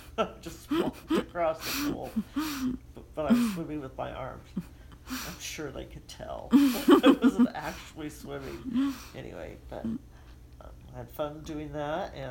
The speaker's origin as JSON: {"language": "English", "town": "Portland", "region": "Oregon", "country": "United States", "tie": "born there", "said": "I was born in 1954 in Portland, Oregon, and our first house was the house I liked best of all the houses I lived in."}